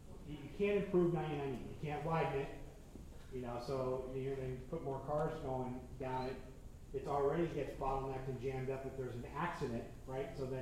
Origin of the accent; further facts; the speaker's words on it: Ohio, United States; I mean, I grew up in Ohio, and you're throwing change as you go on the turnpike, you know.